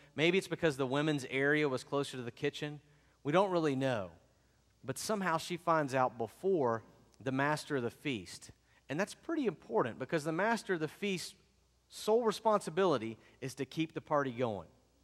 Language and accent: English; the South, United States; I grew up in the South.